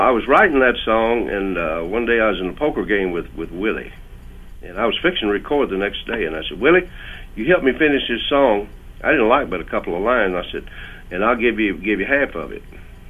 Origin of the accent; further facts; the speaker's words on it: Texas, United States; Growing up in Texas was kind of like being snatched up by the hair of the head.